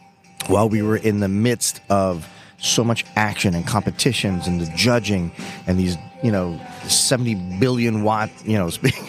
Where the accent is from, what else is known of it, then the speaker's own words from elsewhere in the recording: Everglades, Florida, United States; So, dude, I grew up in the Everglades, man. I wasn't that shocked by that.